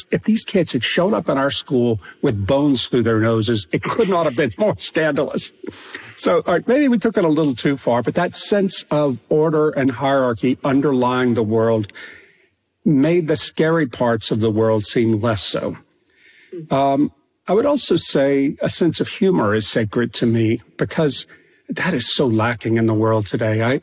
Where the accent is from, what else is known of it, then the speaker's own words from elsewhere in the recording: Louisiana, United States; also born or lived in Philadelphia; I moved with my wife and kids back to my hometown in Louisiana from Philadelphia, not because I particularly wanted to live in a little village on the river